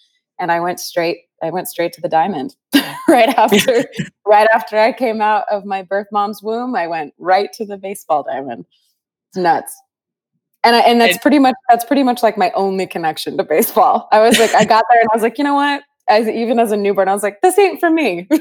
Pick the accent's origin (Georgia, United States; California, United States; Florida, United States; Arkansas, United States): California, United States; Yeah, my dad played baseball. He coached baseball. We grew up in Northern California.